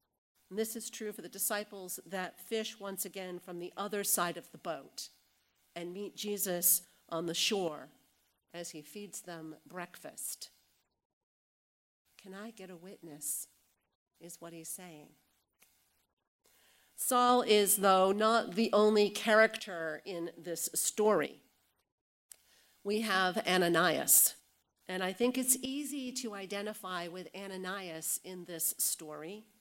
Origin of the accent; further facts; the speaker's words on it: Augusta, Maine, United States; Green Street United Methodist Church that I grew up in Augusta, Maine